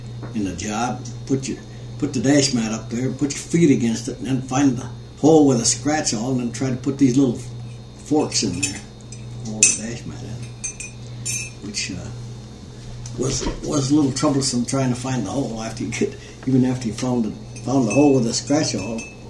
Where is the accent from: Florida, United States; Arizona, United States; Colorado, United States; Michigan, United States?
Michigan, United States; Battle Creek; born there; I was born in Battle Creek. I was raised all over. Folks moved a lot.